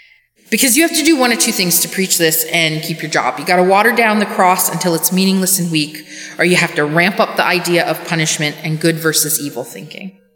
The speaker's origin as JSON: {"language": "English", "country": "Canada", "tie": "born or raised there", "said": "I grew up in Canada in a middle-class home."}